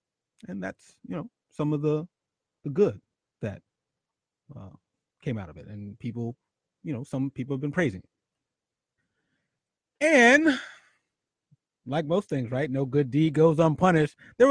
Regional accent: Philadelphia, Pennsylvania, United States; in my hometown where I grew up, City of Brotherly Love, there was an incident at a Starbucks

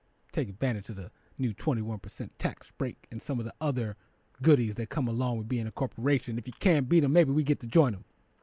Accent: Philadelphia, Pennsylvania, United States; I got called out by some of my friends who know I'm from Philly

